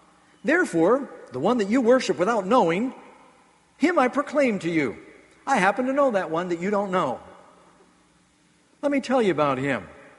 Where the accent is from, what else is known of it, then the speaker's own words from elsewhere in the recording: New York City, New York, United States; also born or lived in Los Angeles, United States / Boston, United States / Miami, United States; When I grew up in New York City, well, I was born in L.A., lived in Boston, Miami. Most of my education was in Manhattan.